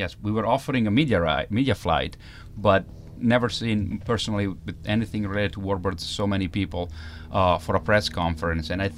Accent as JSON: {"language": "English", "town": "Milan", "region": "Lombardy", "country": "Italy", "said": "I'm from Milan."}